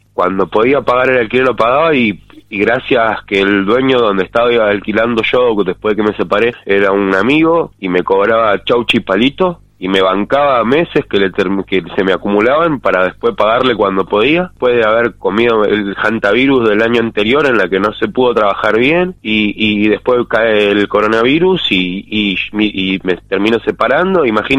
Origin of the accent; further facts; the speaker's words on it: Buenos Aires, Argentina; now in El Bolsón, Argentina; Y yo soy oriundo de Buenos Aires, pero no vivo en Buenos Aires hace alrededor de 10 años. Tengo un hijo que nació acá.